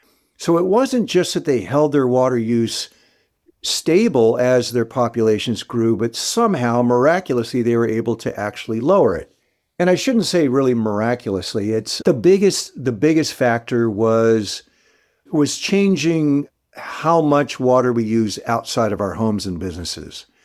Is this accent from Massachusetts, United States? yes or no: no; San Diego, California, United States; I'll use the example of my hometown. I grew up in San Diego, California.